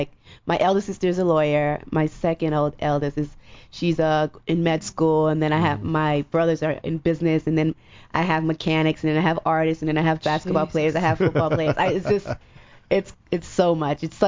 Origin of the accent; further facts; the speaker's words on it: Miami, Florida, United States; born there; Born in Miami, excuse me. I was born in Miami. I have actually 10 brothers and sisters.